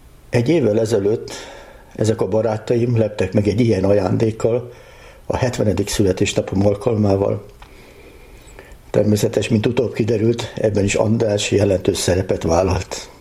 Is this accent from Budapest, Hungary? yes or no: yes; Budapest, Hungary; Budapestiként én is a Szent Mihály Makörhöz tartozom.